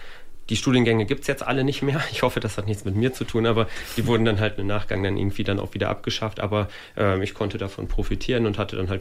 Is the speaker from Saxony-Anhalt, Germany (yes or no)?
no; Ostercappeln, Lower Saxony, Germany; born there; Nein, ich bin gebürtiger Osterkappelner und okay. Ja, auch überzeugter Osterkappelner.